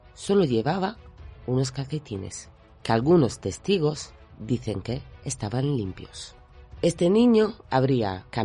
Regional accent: Sardinia, Italy; Spanish is a second language; Bárbara y Stefano eran de Cerdeña, mi isla, de donde vengo yo

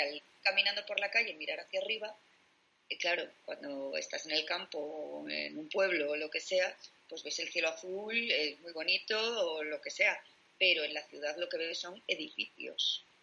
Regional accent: Madrid, Community of Madrid, Spain; en mi caso yo soy de Madrid

